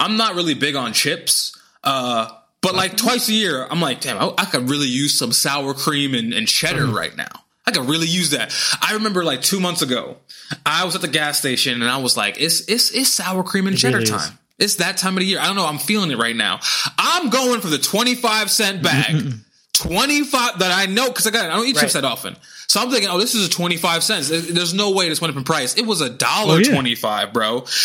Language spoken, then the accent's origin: English; New York City, New York, United States; And as a New Yorker, that hurts me because I remember I used to be able to go fucking 10 miles on the fucking train for $2.